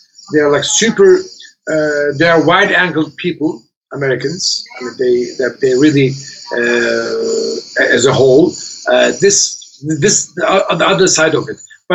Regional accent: Turkey; English is a second language; also born or lived in New York City; Where do you come from? I said, Turkey. Ah, is that in Africa?

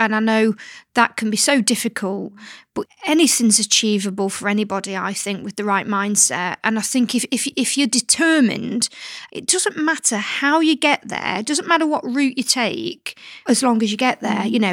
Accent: East Midlands, United Kingdom; accent: Derbyshire; for about 10 minutes, I didn't open my mouth because I thought, gosh, my Derbyshire accent, all right, me duck.

